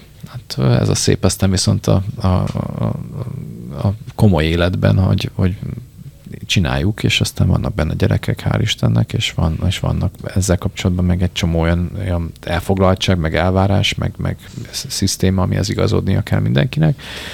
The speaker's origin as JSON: {"language": "Hungarian", "town": "Pécs", "region": "Baranya", "country": "Hungary", "said": "még a gyerekkorom, én Pécsi vagyok"}